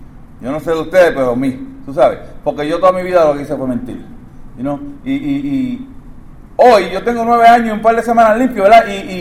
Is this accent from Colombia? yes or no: no; Santurce, Puerto Rico; trato de sacar la palabra en español, pero no sale bien, sale en inglés. Pero si yo soy nací y criado en Santurce, Puerto Rico, en los tablones, corriendo descalzo por ahí, por ese babote, tú sabes, que yo soy nací y criado allí, y el español hasta se me olvida.